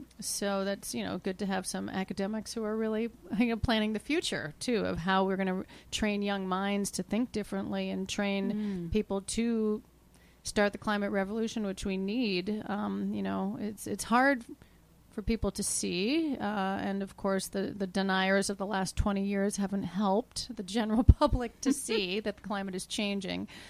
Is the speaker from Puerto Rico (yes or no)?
no; Montreal, Quebec, Canada; I grew up in Montreal. We're real city people.